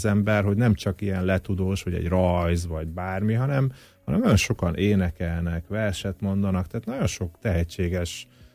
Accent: Zakarpattia Oblast, Ukraine

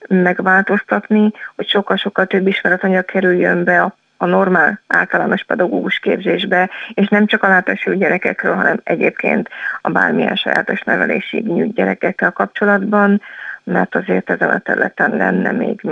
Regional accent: Budapest, Hungary; now in Miskolc, Hungary; én budapesti vagyok, 10 éve élek Miskolcon, de született budapestiként költöztem ide

